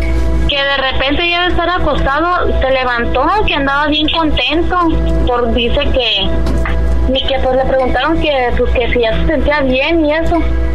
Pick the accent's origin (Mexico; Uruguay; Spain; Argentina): Mexico; Michoacán; now in Colima, Mexico; Pues yo vivo aquí en Colima y mi abuelito, pues todos somos de Michoacán, somos originarios de Michoacán.